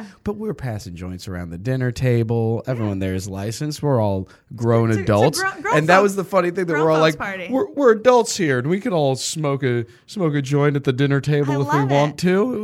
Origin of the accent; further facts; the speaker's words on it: East Coast, United States; I'm from the East Coast, so I'm like, oh, okay.